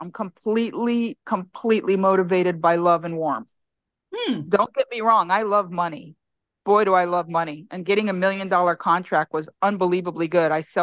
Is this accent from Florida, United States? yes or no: yes; Miami, Florida, United States; I was born and raised in Miami. I jokingly say in my act, the capital of Cuba.